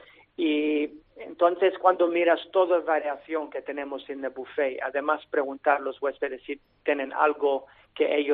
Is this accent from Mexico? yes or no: no; Sydney, New South Wales, Australia; Spanish is a second language; yo soy australiano y esta cosa para mí es muy personal porque mis orígenes son griegas, pero nací en Sydney y, como he dicho antes, he viajado a muchos lugares en el mundo.